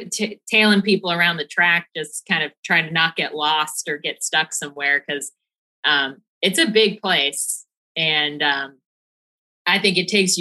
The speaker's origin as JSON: {"language": "English", "region": "Kentucky", "country": "United States", "tie": "born or raised there", "said": "I grew up actually outside of Cincinnati in Northern Kentucky. So a suburb of Cincinnati."}